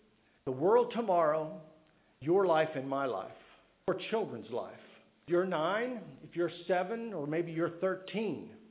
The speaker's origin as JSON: {"language": "English", "region": "West Virginia", "country": "United States", "tie": "born or raised there", "said": "In the Ohio River Valley, where I grew up in West Virginia, we began, as I said, reading this literature."}